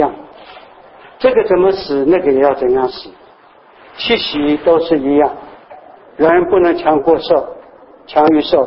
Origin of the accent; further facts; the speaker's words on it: China; 那么我们中国人是其中主角之一。